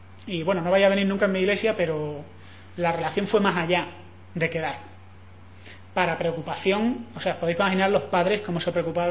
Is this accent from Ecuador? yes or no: yes; Ecuador; Bueno, pues mi célula es de ecuatorianos. Todos somos ecuatorianos y llevo años con ellos, son como mi familia.